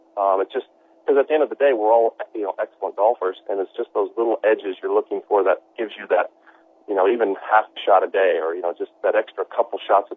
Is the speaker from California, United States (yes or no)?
yes; Los Angeles, California, United States; Currently, now, yeah, I remember I'm from Los Angeles